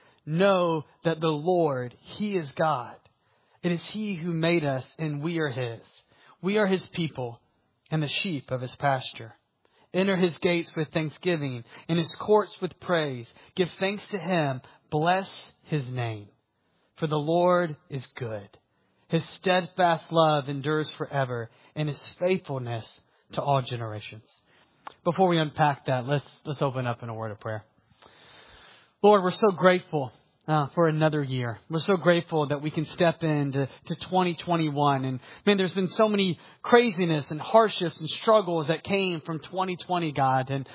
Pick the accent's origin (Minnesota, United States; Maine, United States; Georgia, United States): Georgia, United States; Atlanta; So I grew up in the Atlanta area. And one of my favorite things to do every single year was to go to the beach.